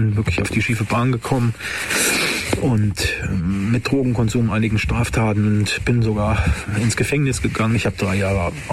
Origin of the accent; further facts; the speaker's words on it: Langenaubach, Hesse, Germany; ich bin in meinem Heimatort Langenaubach in einem nicht besonders christlichen Haus aufgewachsen.